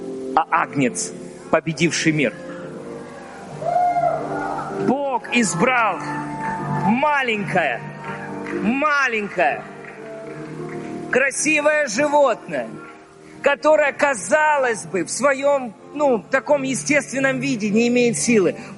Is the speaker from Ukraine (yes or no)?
yes; Donetsk, Donetsk Oblast, Ukraine; я вырос в Донецке, в Донецкой области. Кто знает, ну, я жил рядом с Инакиевым. Инакиево.